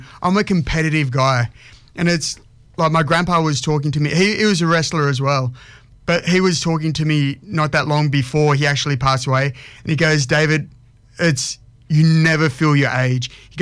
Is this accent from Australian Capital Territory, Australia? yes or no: no; New South Wales, Australia; It was just in growing up in the Shire. you can't go past the Shire.